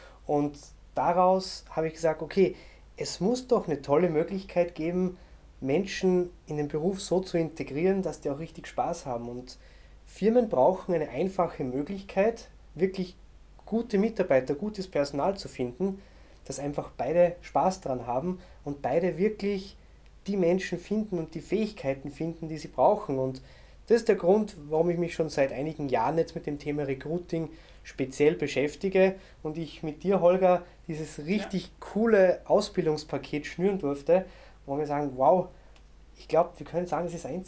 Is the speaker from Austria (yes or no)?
yes; Salzburg, Austria; ich komme aus Österreich, aus Salzburg